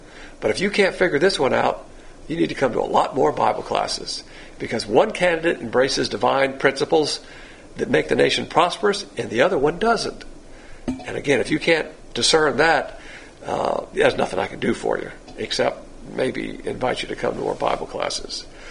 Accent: the South, United States; Remember, as a Southerner, we don't use that expression here, gone south.

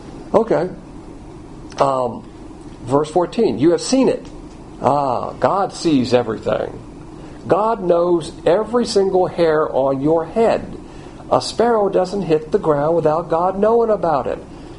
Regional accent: the South, United States; And as a Southerner, I know all about lost causes.

